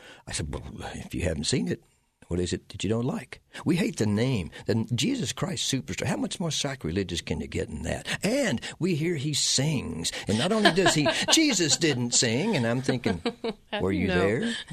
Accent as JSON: {"language": "English", "region": "Texas", "country": "United States", "tie": "born or raised there", "said": "she rose up in Canada in a ballet company, and I grew up in Texas screaming and playing rock and roll."}